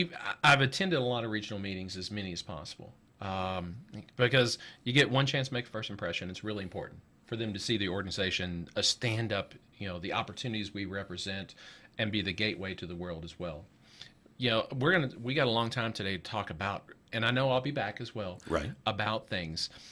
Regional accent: Appalachia, United States; But I'm a kid from Appalachia.

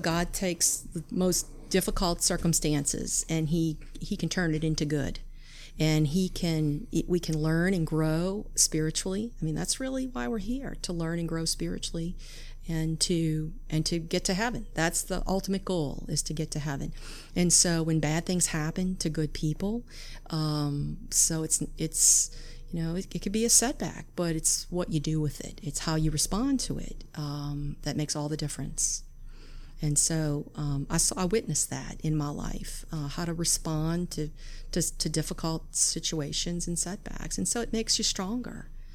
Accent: Metairie, Louisiana, United States; also born or lived in Lakeview, New Orleans; I grew up initially in Lakeview. And when I was a little girl, we moved to Metairie when I was about 10 years old.

